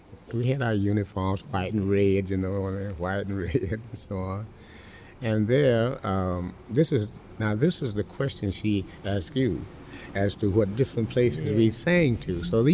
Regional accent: Madison, Florida, United States; born there; Oh, I was born in Madison, Florida, and that was 1915, 4th of July.

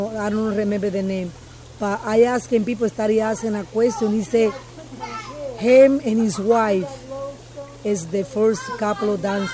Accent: Cuba; Well, I remember when I come from Cuba

